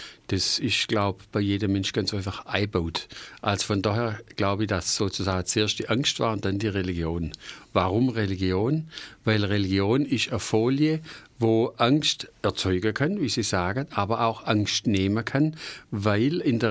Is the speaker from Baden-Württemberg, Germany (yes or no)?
yes; Stuttgart, Baden-Württemberg, Germany; accent: Swabian; Also ich bin geborener Stuttgarter, aber bin dann so ähnlich wie eine Schneckennudel um Stuttgart immer wieder gekreist.